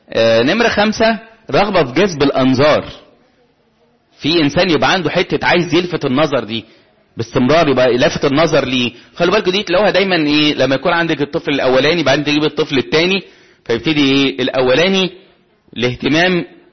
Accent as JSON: {"language": "Arabic", "town": "Shubra", "region": "Cairo Governorate", "country": "Egypt", "said": "اقول طب انا من شبرا انت منين من شبرا"}